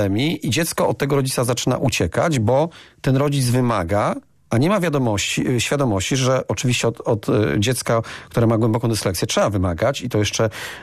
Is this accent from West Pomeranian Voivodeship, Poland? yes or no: yes; Wałcz, West Pomeranian Voivodeship, Poland; bo ja pochodzę z Wałcza.